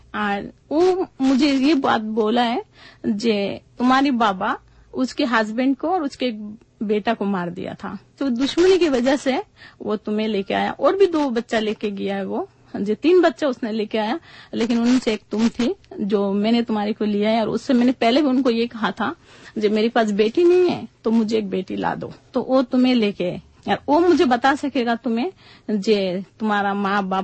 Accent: Bangladesh; born there; আমার জন্ম বাংলাদেশে, আমি একটা মুক্তিযুদ্ধের মেয়ে ছিলাম।

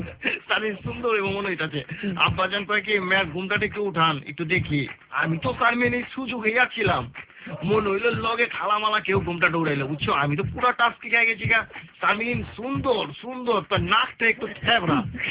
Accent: Dhaka, Dhaka Division, Bangladesh; আমরাও ঢাকাইয়া

